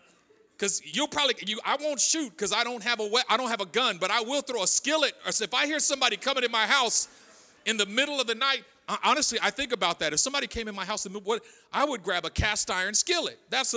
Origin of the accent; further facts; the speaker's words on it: Oakland, California, United States; Now, I grew up in East Oakland. You lock doors, all doors, everything.